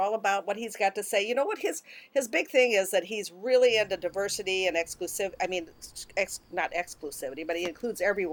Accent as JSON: {"language": "English", "region": "Illinois", "country": "United States", "tie": "born or raised there", "said": "this reminded me of when I was growing up in Southern Illinois."}